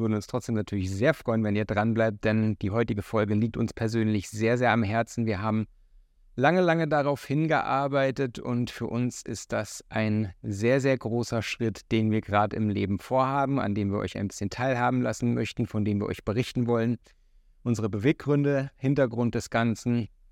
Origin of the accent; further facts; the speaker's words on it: Mecklenburg-Vorpommern, Germany; moved away as an adult; now in Hamburg, Germany; ich bin geboren in Mecklenburg-Vorpommern, in der Nähe der polnischen Grenze. Da komme ich her, da bin ich groß geworden und bin dann im Alter von zarten 19, 20, irgendwas in dem Dreh, bin ich nach Hamburg gezogen